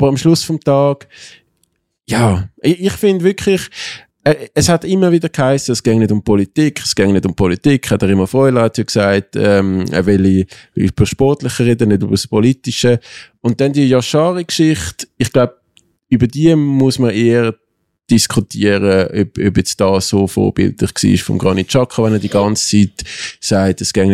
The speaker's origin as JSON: {"language": "German", "country": "Switzerland", "tie": "born there", "said": "Ich bin in der Schweiz geboren, ich habe Schweizer Eltern"}